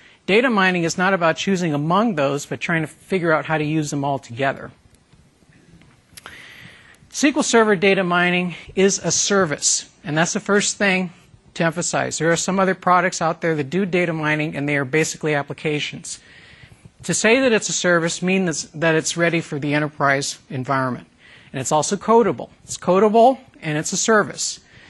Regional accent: Atlanta, Georgia, United States; I'm from Atlanta, Georgia, and this is my first time in Amsterdam.

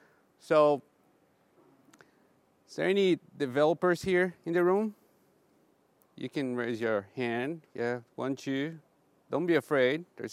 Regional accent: Brazil; English is a second language; now in Canberra, Australia; I'm from Canberra, but I'm originally from Brazil, so that's where this accent comes from.

